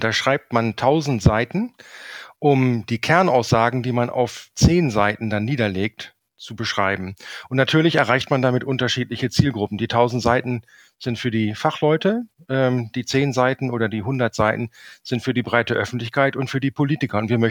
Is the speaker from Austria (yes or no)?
no; Saxony, Germany; Wenn Sie den noch sehen wollen, müssen Sie bei uns in Sachsen ins Erzgebirge hochfahren